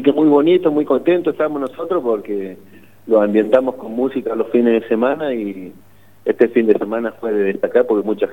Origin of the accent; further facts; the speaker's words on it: Zapala, Neuquén, Argentina; soy un paisano acá de pueblo, digamos, si bien nací en Zapala, digamos, me crié ahí, en donde mis viejos viven ahí en el barrio Jardín